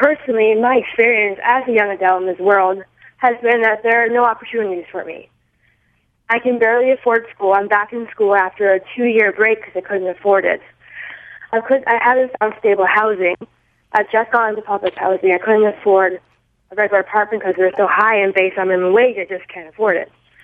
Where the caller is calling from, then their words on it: Boston, Massachusetts, United States; So I'm calling from Boston.